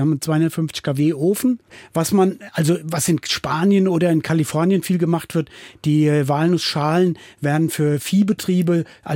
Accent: Rhineland-Palatinate, Germany; die Hivel, wie wir sagen in Rheinhessen, die Hügellandschaft

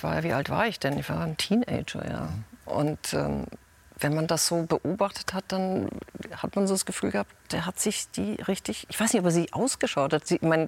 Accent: Germany; weil meine Mutter ist ja sehr früh aus Schweden weg und hat dann meinen Vater kennengelernt. Und wir sind ja in Deutschland groß geworden.

